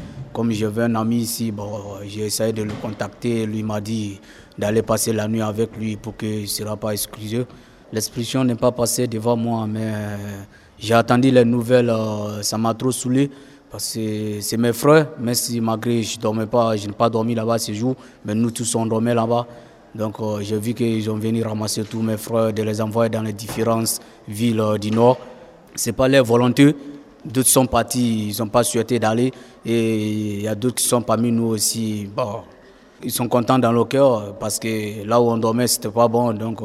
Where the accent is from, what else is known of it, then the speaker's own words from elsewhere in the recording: Guinea; now in Lille, France; Je viens de la Guinée-Conakry, mon pays d'origine c'est la Guinée-Conakry, je suis guinéen. Je suis en France, ça fait 6 mois, précisément à Lille.